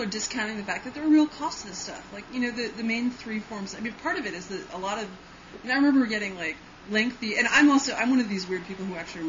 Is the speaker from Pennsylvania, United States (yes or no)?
no; Manhattan, New York, United States; I grew up in Manhattan and I didn't start driving until I was 23.